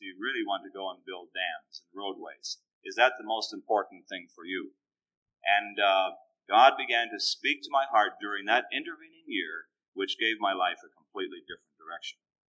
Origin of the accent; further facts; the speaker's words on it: San Francisco, California, United States; I was raised in San Francisco, the big cosmopolitan city, you know, and Seattle was a long ways off.